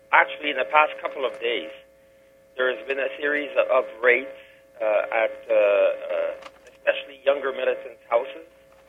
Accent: Kirkland Lake, Ontario, Canada; also born or lived in Noranda, Quebec; now in Montreal, Canada; I live in Montreal. I'm originally from Kirkland Lake, Ontario, and then Noranda, Quebec, where I used to work for the Noranda Mines until they got rid of us.

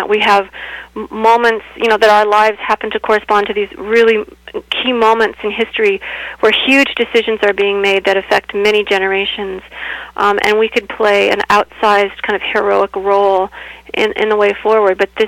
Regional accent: Illinois, United States; who was assassinated in my hometown, near my hometown in central Illinois in the 1830s

